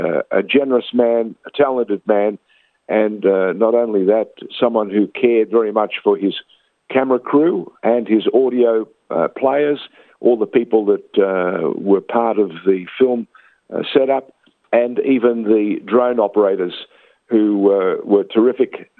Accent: Australia; when they discovered that I was an Armenian from Australia

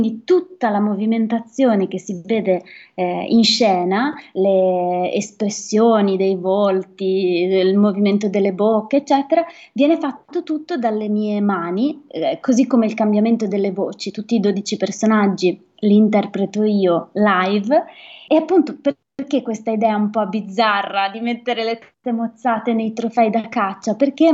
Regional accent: Friuli-Venezia Giulia, Italy; due storie legate alla mia terra, al Friuli Venezia Giulia

